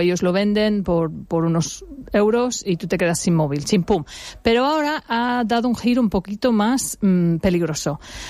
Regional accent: England, United Kingdom; born there; Spanish is a second language; porque yo soy inglesa

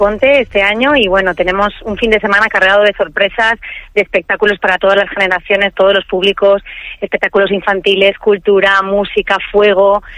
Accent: Valencian Community, Spain; todo lo que nos caracteriza como valencianos, que es la música, el fuego y obviamente también el color y la alegría de las caras de la gente.

